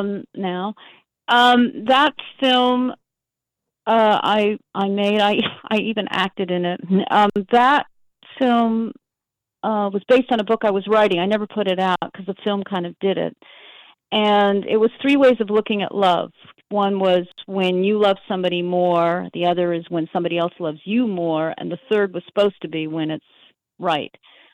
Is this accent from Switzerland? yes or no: no; Montreal, Quebec, Canada; also born or lived in London; now in New York, United States; Well, I was a child, actually, when I left London. I grew up in Montreal.